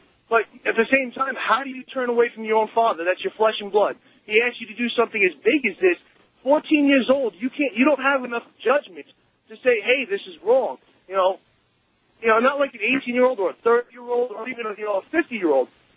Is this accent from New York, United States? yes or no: yes; Queens, New York, United States; I grew up in Queens. I've seen some really bad stuff